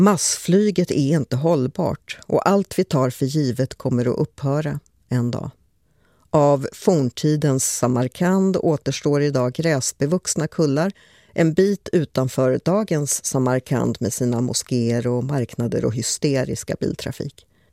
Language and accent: Swedish; Jämtland County, Sweden; accent: Jamtish; first language Jamtish; Men språkljuden och intonationen liknar mitt modersmål jamska, jämtländska, en inlandsdialekt.